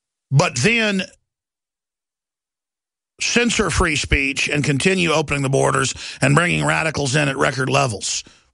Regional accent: Dallas, Texas, United States; I grew up in Dallas, Texas.

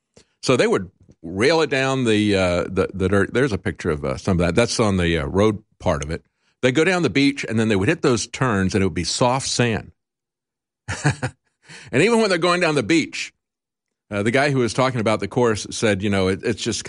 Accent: Tampa, Florida, United States; I grew up in Florida, in Tampa, and we used to go to Daytona quite often.

